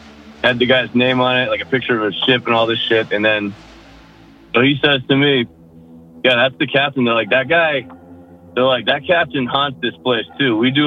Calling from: Massachusetts, United States; Western Mass, out near Quavon Reservoir.

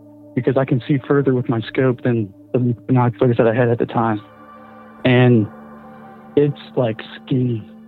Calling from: Missouri, United States; from Missouri, and I got kind of a Wendigo story.

